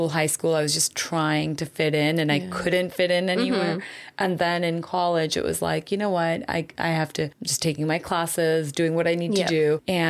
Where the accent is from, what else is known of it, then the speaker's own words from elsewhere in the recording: Seattle, Washington, United States; So growing up in Seattle, I told you, you know, it was a multicultural school.